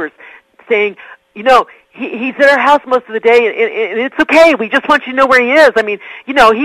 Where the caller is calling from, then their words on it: Santa Fe, New Mexico, United States; I'm in Santa Fe, New Mexico, and you're in beautiful Richmond, Virginia.